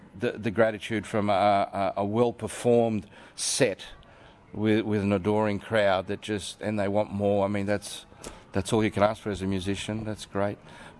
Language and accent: English; Australia; born there; Well, I'm born in Australia, but I have this Slovenian culture behind me. And it's just so cool. So I'm Slovenian.